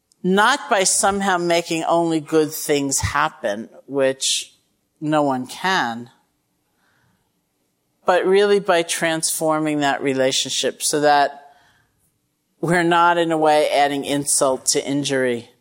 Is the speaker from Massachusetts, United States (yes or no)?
yes; Massachusetts, United States; And it's December, right? And I'm from Massachusetts, so that's different.